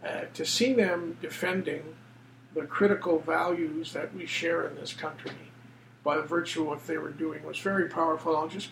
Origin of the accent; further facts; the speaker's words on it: Canada; I would say, for me as an individual, as a Canadian, that was one of the great, great moments.